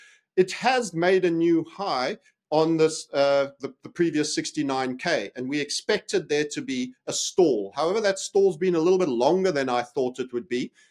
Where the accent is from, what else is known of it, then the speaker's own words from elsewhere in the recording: South Africa; as a South African, I know there's a lot of blood gold being scraped out the ground